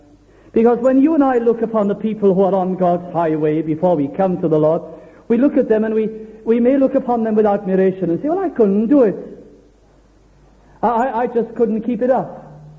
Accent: Wales, United Kingdom; And that I'm Welsh, you see.

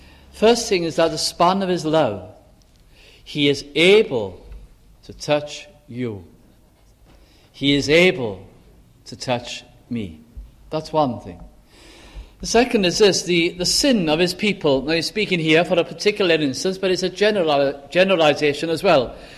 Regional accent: North West England, United Kingdom; Now, I was brought up in South Lancashire.

